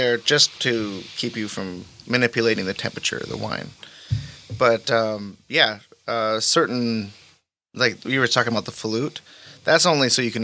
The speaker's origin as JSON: {"language": "English", "region": "North Dakota", "country": "United States", "said": "I'm a winemaker from North Dakota, so I'm definitely not bougie."}